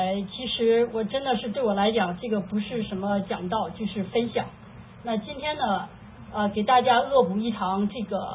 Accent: China; 因为我在中国成长的嘛，

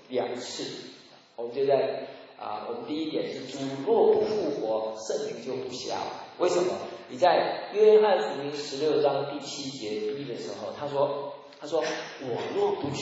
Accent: Taiwan; now in United States; 好像我们台湾人跑到温州啊，跑到宁波

